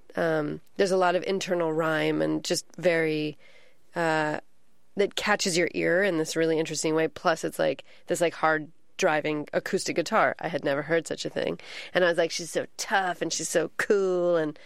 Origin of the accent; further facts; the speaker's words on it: Santa Cruz, California, United States; since I'm from Santa Cruz, where I am sure they were very popular. But I went to a sort of semi-rural high school